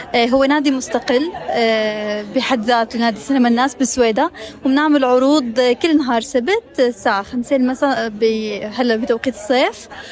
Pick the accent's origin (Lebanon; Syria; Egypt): Syria; نحن كلنا كسوريين عنا هذا الصراع، أنا يعني بحكي عن حالي، أنا 14 سنة اللي عشتهم خلال الحرب هو نشأتي